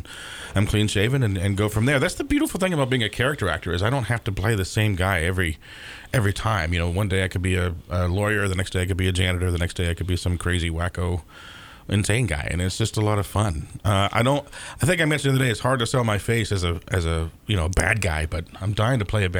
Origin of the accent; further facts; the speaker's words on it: Lynchburg, Virginia, United States; So I want to bring it back to Lynchburg and show my hometown folks, hey, I'm actually doing something.